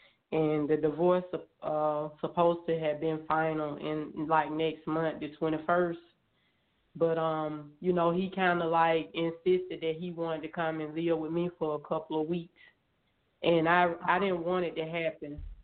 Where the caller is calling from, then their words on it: Georgia, United States; I'm calling from Georgia.